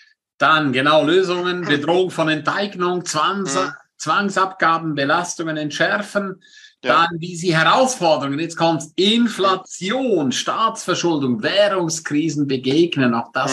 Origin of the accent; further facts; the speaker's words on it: Switzerland; now in Germany; wir sind beide Schweizer, wir sind beide aus der Schweiz geflüchtet, wir sind beide so Immigranten geflüchtet, in Deutschland.